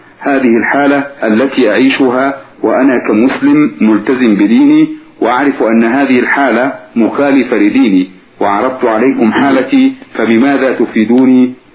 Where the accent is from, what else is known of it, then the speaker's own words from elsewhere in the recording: Tunisia; يوجد عندنا في تونس الفساد بأنواعه وأشكاله، وأنا كشاب مسلم أقرأ في المعهد